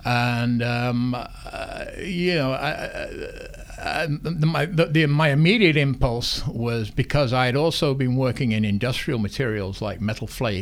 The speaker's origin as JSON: {"language": "English", "region": "England", "country": "United Kingdom", "also_born_or_lived": "Bahamas", "moved": "as an adult", "said": "Well, I'm originally from England. I came here in 1973 as a teacher of art, initially over in San Salvador"}